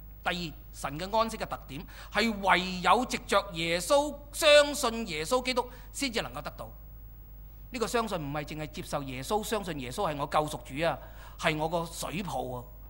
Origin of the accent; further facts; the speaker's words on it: Hong Kong; 我们香港人说执输行头啊